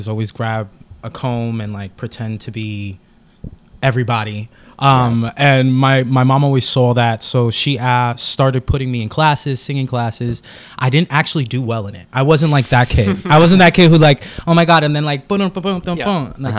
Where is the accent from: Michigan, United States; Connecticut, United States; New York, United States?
New York, United States; New York City; I grew up in the Bronx, New York, in the projects.